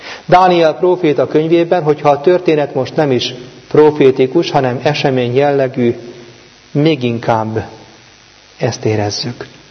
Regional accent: Veresegyház, Pest, Hungary; Gyermekkoromtól ismerem, Veresegyházon, egy utcában nőttünk fel

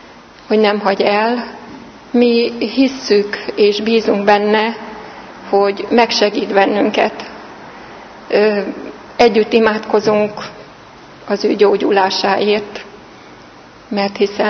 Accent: Hencida, Hajdú-Bihar, Hungary; now in Debrecen, Hungary; Hencidán születtem, vallásos családban nőttem fel, az én drága szüleim és nagyszüleim nagyon vallásos emberek voltak, hitben élő emberek.

